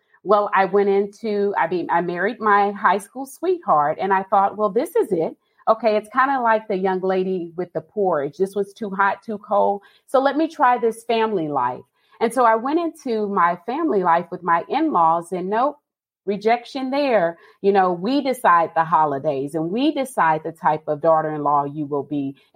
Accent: Austin, Texas, United States; Austin, Texas, the city where they say keep Austin weird. I am the youngest of six kids.

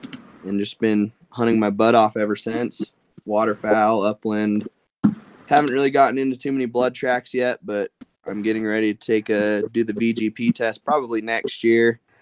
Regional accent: Utah, United States; Again, thanks for having us on here. I grew up in Utah, mostly grew up fly fishing and, but in the outdoors a ton.

